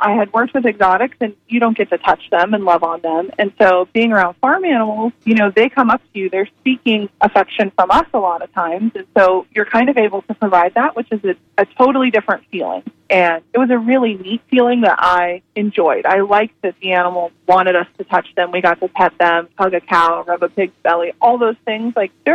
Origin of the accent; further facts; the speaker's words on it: Ocala, Florida, United States; So I was born and raised in Ocala, which is where Kindred Spirits was originally situated.